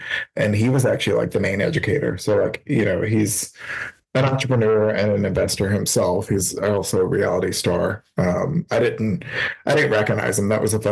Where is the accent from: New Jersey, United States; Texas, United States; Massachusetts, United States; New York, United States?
Texas, United States; Austin; from Austin, Texas